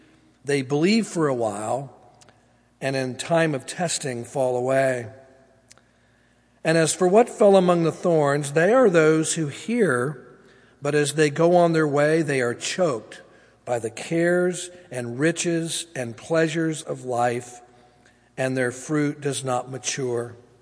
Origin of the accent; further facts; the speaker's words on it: Tennessee, United States; also born or lived in Georgia / Florida; And I did meet Doug when I was a Floridian, but before that I was from Georgia and originally from Tennessee. And you'll hear a little bit of that still there in my voice.